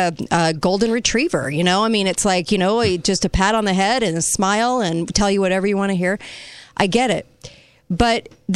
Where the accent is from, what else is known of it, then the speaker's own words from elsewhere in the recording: California, United States; I was raised in California. I'm not from a farm.